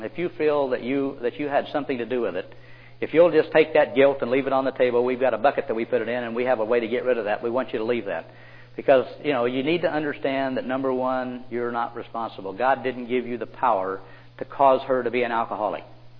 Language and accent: English; Oklahoma, United States; I came from Oklahoma. I was raised in a small town.